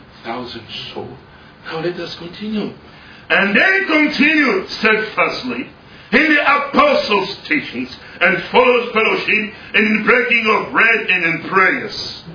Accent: Belgium; English is a second language; I come from Belgium, he comes from Singapore, but it's also a country that we live.

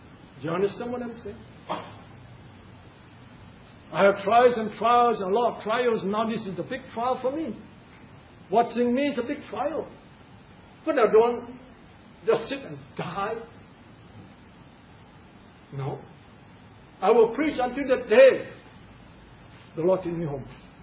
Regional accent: Singapore; born there; I was thinking many times, says, how am I born a Chinese in Singapore?

